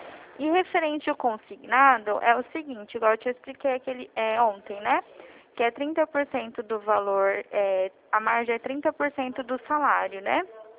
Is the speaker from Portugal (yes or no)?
no; Presidente Prudente, São Paulo, Brazil; sou de Presidente Prudente